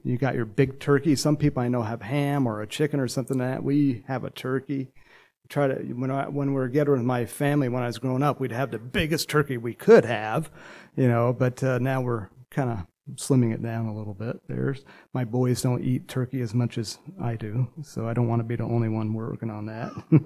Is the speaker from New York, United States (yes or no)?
no; California, United States; I grew up in California, so I'm thinking, you know, God's going to, you know, keep edging me that way again.